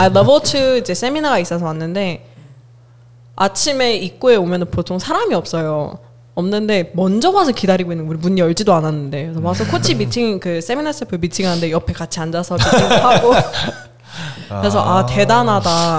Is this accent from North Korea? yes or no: no; United States; Korean is a second language; 저희는 미국 사람이라서